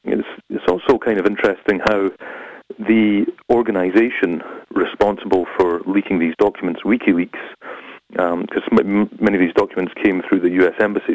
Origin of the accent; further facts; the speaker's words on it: Scotland, United Kingdom; now in Sheffield, United Kingdom; I'm in Sheffield, which is in England, but I'm from Scotland.